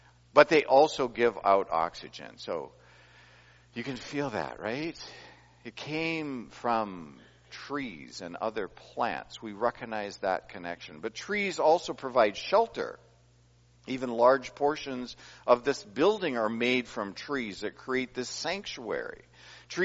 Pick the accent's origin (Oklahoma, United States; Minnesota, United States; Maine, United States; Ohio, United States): Minnesota, United States; I grew up in Minnesota.